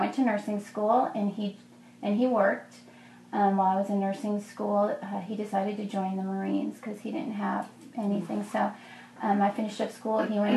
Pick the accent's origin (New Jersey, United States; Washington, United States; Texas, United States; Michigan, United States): Texas, United States; He was from Louisiana, I was from Texas.